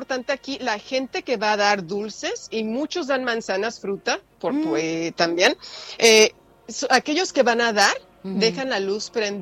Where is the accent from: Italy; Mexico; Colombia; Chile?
Mexico; Mexico City; Soy de la Ciudad de México.